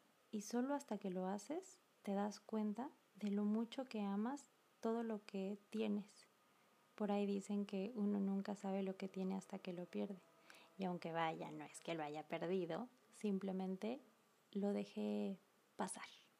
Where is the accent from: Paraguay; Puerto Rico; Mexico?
Mexico; moved away; a pesar de que mi amado México es mi tierra natal